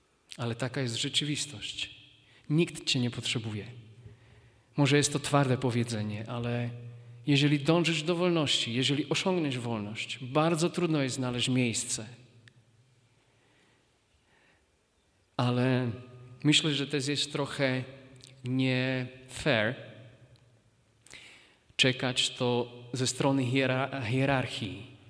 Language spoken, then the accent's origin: Polish; Slovakia; Polish is a second language; nie wiem jak u was w Polsce, u nas na Słowacji na pewno.